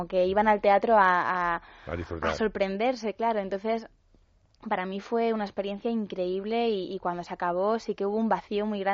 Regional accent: Leganés, Community of Madrid, Spain; Yo soy de Leganés.

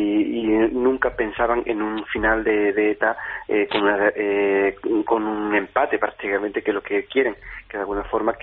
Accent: Spain; los vencidos somos los españoles

